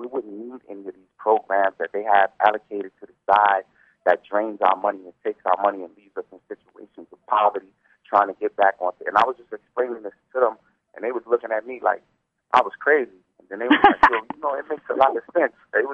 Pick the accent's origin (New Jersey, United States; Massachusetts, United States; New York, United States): New York, United States; Brooklyn; because I'm calling from New York. I'm originally from Brooklyn, New York.